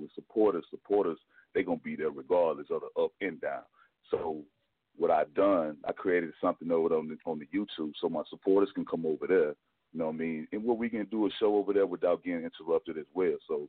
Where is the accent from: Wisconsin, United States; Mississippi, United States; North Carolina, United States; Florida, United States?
Mississippi, United States; like I said, I'm from Mississippi.